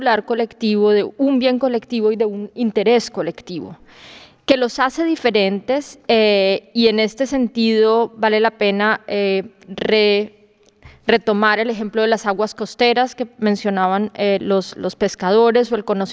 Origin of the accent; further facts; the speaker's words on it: Colombia; Yo soy colombiana de origen